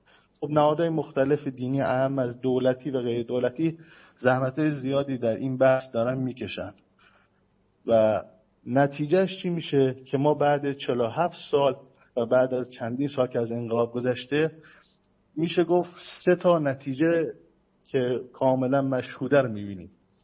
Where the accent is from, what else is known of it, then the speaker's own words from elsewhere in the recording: Iran; من بهش میگفتم که از ایران هستم، حالا I am from Iran